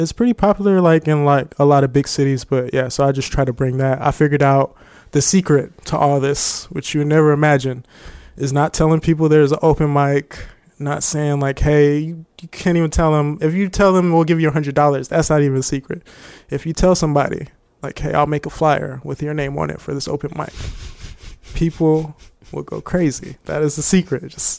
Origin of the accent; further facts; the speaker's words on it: Fort Stewart, Georgia, United States; born there; also born or lived in St. Louis; now in San Antonio, United States; So born in Fort Stewart, Georgia, then moved to St. Louis. That's where my father was from. We lived in St. Louis for a while.